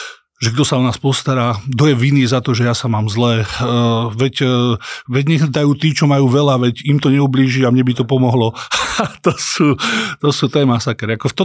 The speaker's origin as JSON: {"language": "Slovak", "town": "Dolná Súča", "region": "Trenčín Region", "country": "Slovakia", "said": "som chalán z dediny, z Dolnej Súče"}